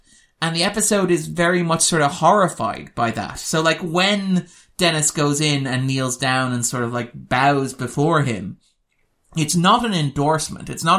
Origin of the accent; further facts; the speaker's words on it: Ireland; and I was raised Catholic, because, you know, I'm Irish, and we're all Catholics